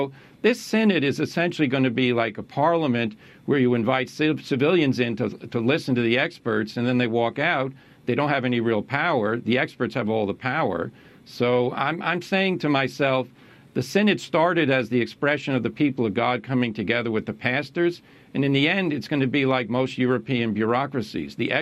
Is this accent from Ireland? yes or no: yes; Ireland; I'm Irish.